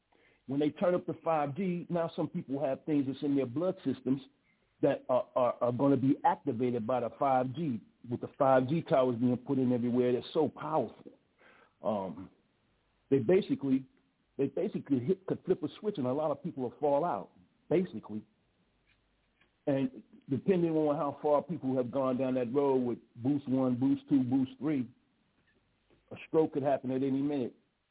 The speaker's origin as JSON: {"language": "English", "town": "Chicago", "region": "Illinois", "country": "United States", "lives_now": "Georgia, United States", "said": "because see, I came out of Chicago, I'm in Georgia now. I come from Chicago off that south side."}